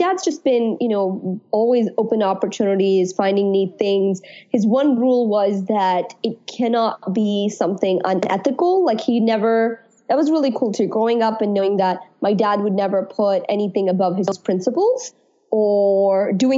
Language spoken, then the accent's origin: English; India; one distinct memory I have growing up in India was I was an understudy in a major dance recital.